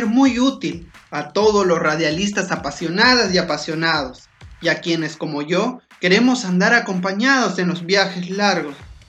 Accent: Ayacucho, Peru; now in Lima, Peru; soy del Perú, del departamento de Ayacucho y nací en una pequeña comunidad andina de menos de 50 familias. Actualmente vivo en la ciudad de Lima, la capital de mi país.

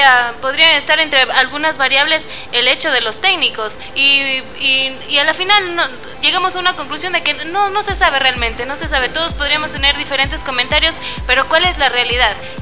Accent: Loja, Ecuador; born there; que somos innatos, que somos nacidos aquí en Loja

